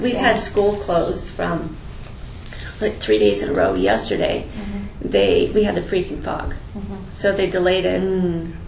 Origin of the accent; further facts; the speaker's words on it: Oregon, United States; Yeah, I grew up on the Oregon coast, and I actually lived here in Newport.